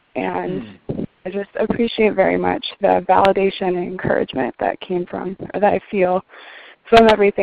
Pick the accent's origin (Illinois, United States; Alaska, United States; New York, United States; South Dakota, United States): South Dakota, United States; I'm in a small town in South Dakota, and I'm about to cry right now, but I won't. And it's my hometown